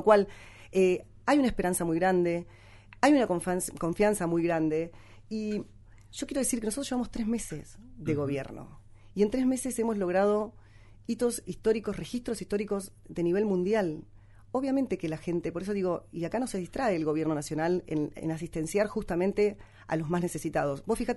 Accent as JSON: {"language": "Spanish", "country": "Argentina", "said": "porque somos los argentinos que en agosto el 73% de los argentinos votó"}